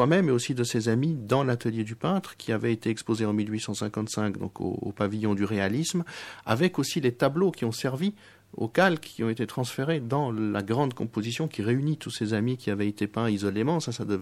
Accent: Switzerland; c'est quelque chose qui, pour un Suisse, est moins perceptible. Et j'ai d'autres attachements à d'autres artistes qui sont peut-être plus suisses, qui sont plus proches de mon terroir

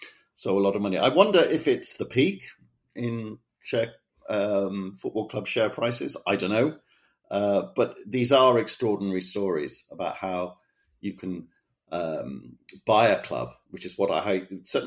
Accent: Cardiff, Wales, United Kingdom; where I grew up in Wales, it was always noticeable how much richer London was as a city, how different it was to my hometown of Cardiff.

